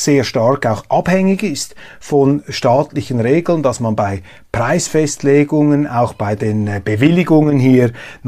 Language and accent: German; Zurich, Switzerland; das ist hier die Anerkennung, die man auch als Zürcher gegenüber dieser baslerischen Weltwunderfirma fraglos verspürt.